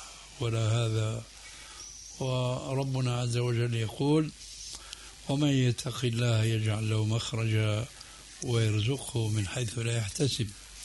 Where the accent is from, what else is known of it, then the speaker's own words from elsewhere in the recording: Syria; هذا موجود عند الصوفية عندنا بسوريا من زمان